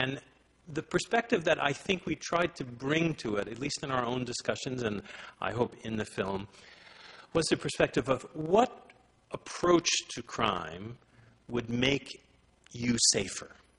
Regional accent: Canada; And being Canadian, as is reflected in the introduction there, we thought, okay, we are legitimately seem to be in the middle of this.

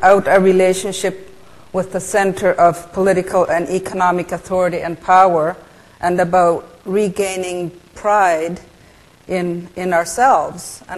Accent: Kuujjuaq, Quebec, Canada; first language Inuktitut; English is a second language; I just wanted to say a few words in my language, which is Inuktitut. I'm from Kujuak in Nunavik, in the northern part of the province of Quebec, on the Angava coast.

